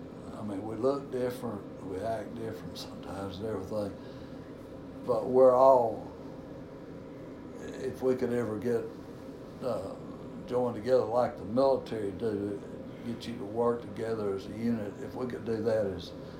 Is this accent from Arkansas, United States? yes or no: yes; Pine Bluff, Arkansas, United States; I grew up in Pine Bluff, and of course, you know, Pine Bluff is probably 50-50 on minorities and everything